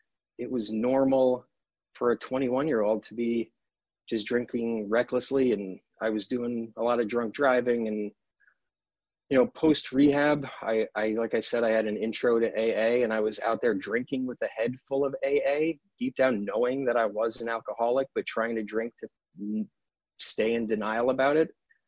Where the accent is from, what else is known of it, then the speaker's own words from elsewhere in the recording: New York, United States; So I grew up in New York, had a good family.